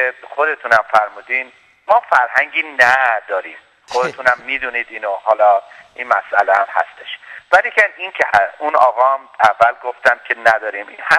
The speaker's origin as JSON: {"language": "Persian", "country": "Iran", "said": "من خودم 2 هفته است از ایران اومدم"}